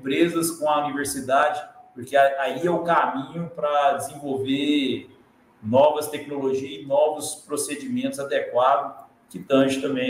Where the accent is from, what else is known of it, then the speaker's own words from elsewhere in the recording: Goiás, Brazil; não só porque eu sou goiano, né?